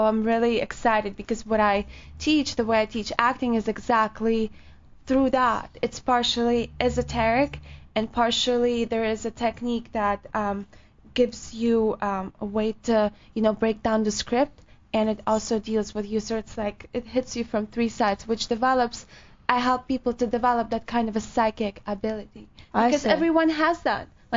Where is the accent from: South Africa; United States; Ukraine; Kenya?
Ukraine; English is a second language; I'm Ukrainian.